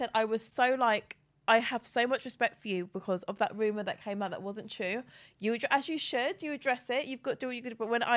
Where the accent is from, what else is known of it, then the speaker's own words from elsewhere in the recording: Cockfosters, London, United Kingdom; Honestly, if I want to sound one way, I'll say North London. If I want to sound another way, I'll say I'm from Cockfosters in Hertfordshire.